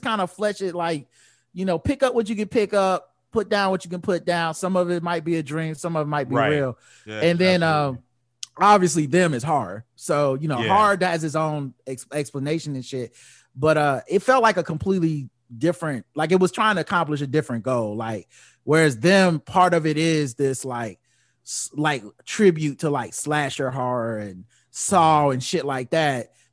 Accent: North Carolina, United States; shout out to North Carolina, my home state.

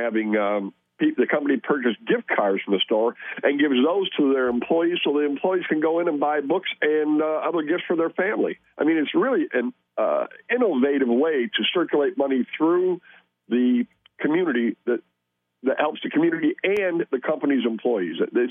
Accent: Michigan, United States; I grew up in Michigan. I still remember how to drive in the snow.

